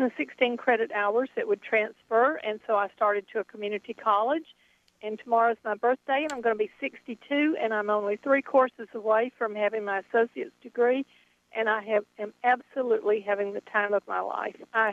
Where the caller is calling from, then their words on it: Arlington, United States; I'm calling from Arlington.